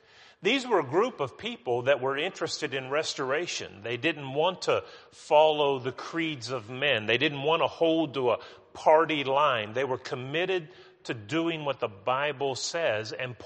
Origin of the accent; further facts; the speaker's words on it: West Virginia, United States; I'm from West Virginia, and I've been called a hillbilly, you know, a thousand and one times.